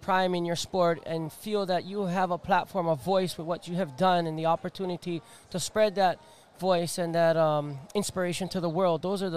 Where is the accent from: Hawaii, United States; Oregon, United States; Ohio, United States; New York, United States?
Hawaii, United States; I'm just a Hawaiian Jewish boy.